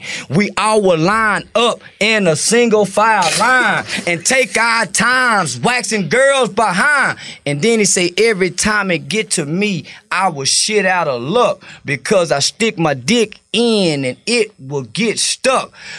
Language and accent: English; the South, United States; See, I was born in the 70s. I don't know when y'all was born. I'm from the South.